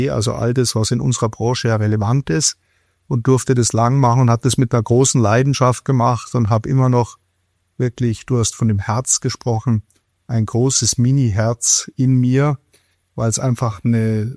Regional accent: Munich, Bavaria, Germany; Ich war ein paar Jahre in München, bin Münchner, habe da Autos verkauft und bin dann nach Stuttgart

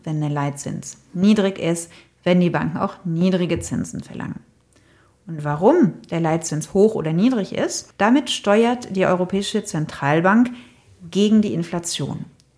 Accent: France; German is a second language; now in Germany; Ursprünglich komme ich aus Frankreich. Ich lebe aber schon seit 24 Jahren in Deutschland.

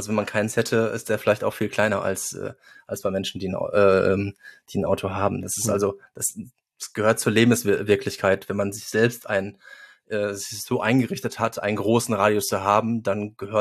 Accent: Cologne, North Rhine-Westphalia, Germany; Als Kölner

